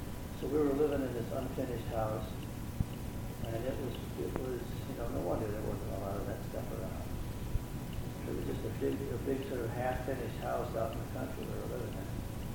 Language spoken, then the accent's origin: English; Lansing, Michigan, United States; Well, I was born in 1950 in Lansing, Michigan.